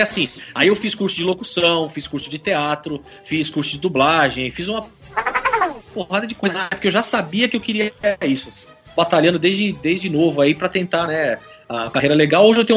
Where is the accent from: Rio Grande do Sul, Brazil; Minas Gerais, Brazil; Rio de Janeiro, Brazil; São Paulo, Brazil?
São Paulo, Brazil; São Bernardo do Campo; Moro em São Bernardo, aqui no ABC, já faz, acho que, né, desde que eu nasci aqui, moro em São Paulo